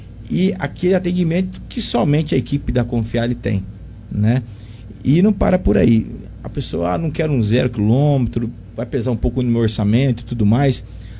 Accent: Ribeirão Preto, São Paulo, Brazil; Eu não sou daqui, eu sou de Ribeirão Preto.

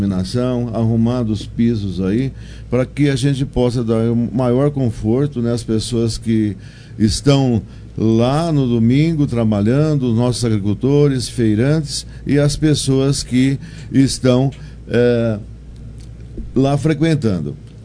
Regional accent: Fernando Prestes, São Paulo, Brazil; born there; now in Monte Alto, Brazil; você sabe que eu nasci em Fernando Prestes, minha família de lá

